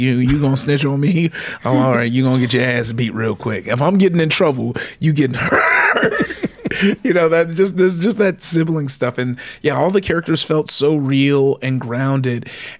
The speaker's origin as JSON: {"language": "English", "country": "Nigeria", "said": "But as a Nigerian with, you know, religious parents"}